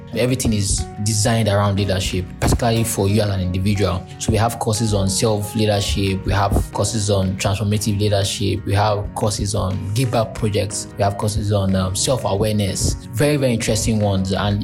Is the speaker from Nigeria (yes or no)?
yes; Nigeria; I grew up in Nigeria